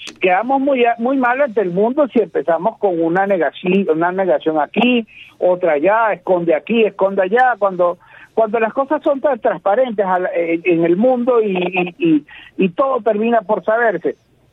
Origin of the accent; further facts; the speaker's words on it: Venezuela; Venezuela, que es mi estado, que es mi país, que es mi terruño